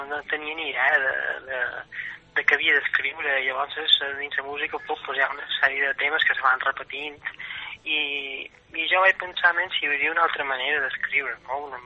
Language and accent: Catalan; Balearic Islands, Spain; Això és perquè, bé, segur que els mallorquins en realitat som catalans que van venir fa 800 anys a Mallorca